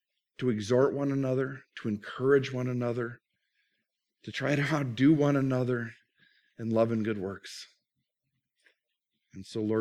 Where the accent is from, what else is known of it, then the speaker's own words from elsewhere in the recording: Minnesota, United States; I grew up in Minnesota. Grew up on ice. Grew up skating.